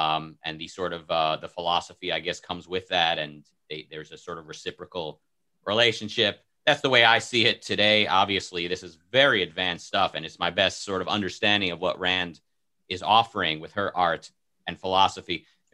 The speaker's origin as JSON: {"language": "English", "country": "Israel", "tie": "born or raised there", "said": "growing up in Israel in a very religious bubble"}